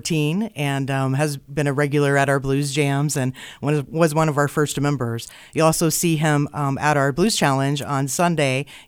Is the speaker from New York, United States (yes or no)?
no; Avon, Indiana, United States; now in Nashville, United States; I grew up in, like, Avon, Indiana, so in Indiana, but on the west side up near Indianapolis.